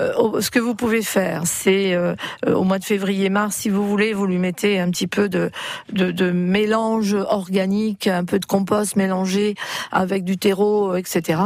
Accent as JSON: {"language": "French", "region": "Centre-Val de Loire", "country": "France", "said": "dans nos jardins, chez nous, en Touraine, on en a partout."}